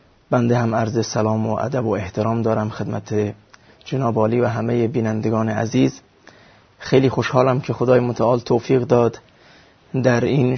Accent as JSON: {"language": "Persian", "town": "Nikshahr", "region": "Sistan and Baluchestan", "country": "Iran", "tie": "born or raised there", "said": "بنده اهل سیستان و بلوچستان از منطقه نیکشهر هستم و در سال 1357 در خانواده سنی حنفی به دنیا آمدم"}